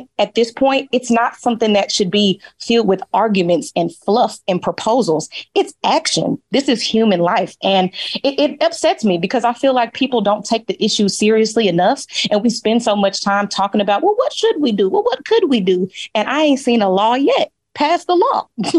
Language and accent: English; Dallas, Texas, United States; I live in Texas. I'm not somebody that's just like, oh, you should not have no gun. Yeah, y'all know I'm from Dallas, Texas.